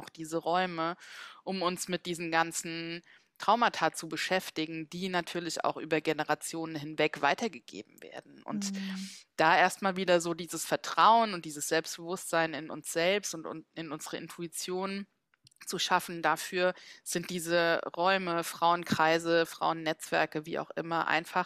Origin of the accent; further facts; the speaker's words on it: Mainz, Rhineland-Palatinate, Germany; now in Berlin, Germany; dass ich in meiner alten Heimat Mainz alles zurückgelassen habe, mit ein paar Kartons und meinem Hund nach Berlin gezogen bin vor einem halben Jahr